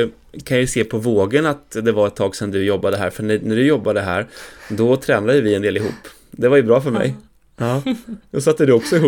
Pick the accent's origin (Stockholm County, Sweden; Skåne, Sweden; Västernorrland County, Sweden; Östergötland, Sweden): Östergötland, Sweden; Norrköping; jag växte upp i Norrköping och i Norrköping fanns det säkert färre kristna i min ålder än det fanns i Tranås för dig.